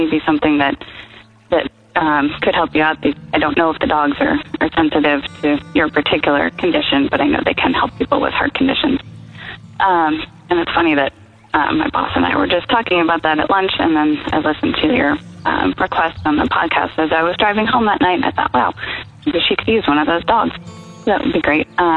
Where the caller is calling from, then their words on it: Pennsylvania, United States; I'm calling from Pennsylvania, outside of Philadelphia.